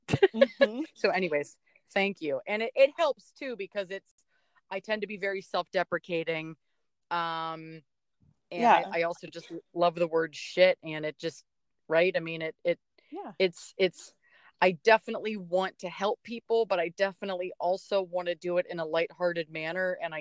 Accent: Pittsburgh, Pennsylvania, United States; it turns out she's from my hometown of Pittsburgh.

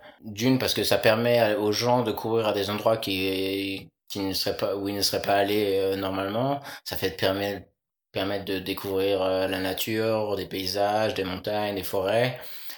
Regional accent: Angers, Pays de la Loire, France; bah donc je viens d'Angers, à Angers il y a ça.

